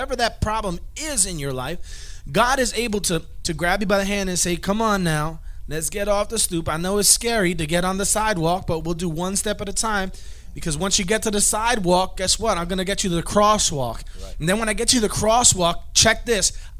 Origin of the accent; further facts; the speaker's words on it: New York City, New York, United States; I grew up in the South Bronx.